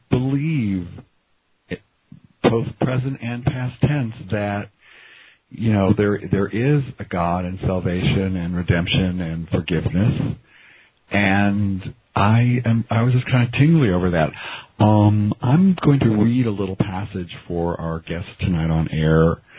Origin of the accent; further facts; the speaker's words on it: Kansas City, Missouri, United States; I grew up in Kansas City for 30 years around devout and not so devout Mormons.